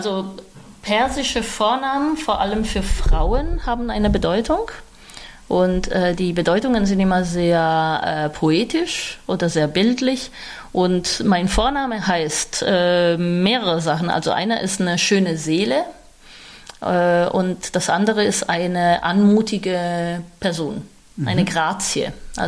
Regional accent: Florence, Tuscany, Italy; moved away as an adult; now in Dresden, Germany; ich bin in Florenz aufgewachsen, ich habe dort meine Schule gemacht. Und ich bin mit einem deutschen Adoptivvater groß geworden, also

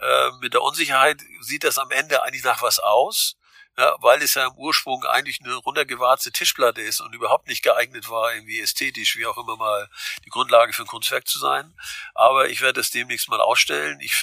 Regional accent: Heide, Schleswig-Holstein, Germany; Weil ich Dithmarscher bin. Ich bin in der Nähe von Heide geboren, in Wetting steht, in Heide aufgewachsen

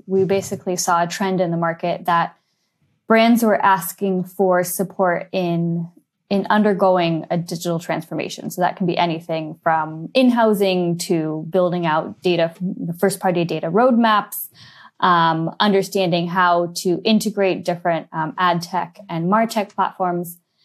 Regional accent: San Francisco, California, United States; now in London, United Kingdom; I am the managing director for Mighty Hive in EMEA. I am based in London. I'm actually originally from San Francisco, so I'm one of the very few people who was born and bred in San Francisco

